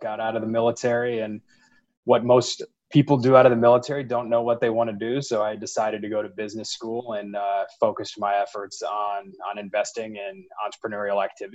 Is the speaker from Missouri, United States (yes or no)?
yes; St. Louis, Missouri, United States; I landed a great opportunity at a family office private equity firm here in my hometown of St. Louis.